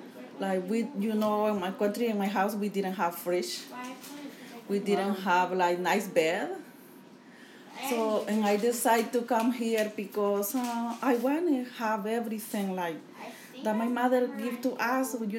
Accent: El Salvador; English is a second language; Well, I grew up in El Salvador.

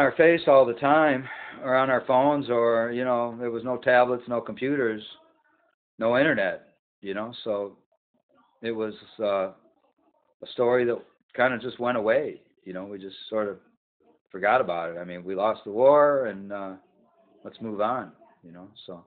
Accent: Detroit, Michigan, United States; it was probably because of the working class neighborhood I grew up in Detroit, you know.

